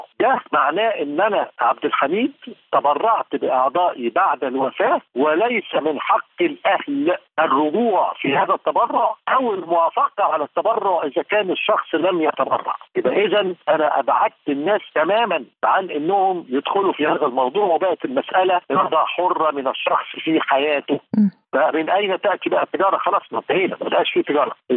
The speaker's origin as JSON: {"language": "Arabic", "country": "Egypt", "said": "انه احنا كان عندنا في مصر في وقت من الاوقات"}